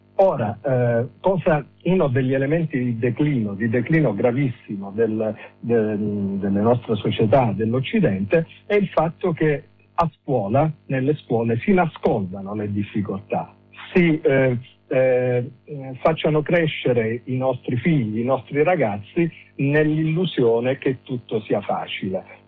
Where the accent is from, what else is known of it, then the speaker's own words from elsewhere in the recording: Sicily, Italy; now in Milan, Italy; io abito a Milano ma insegno appunto a Catania, sono siciliano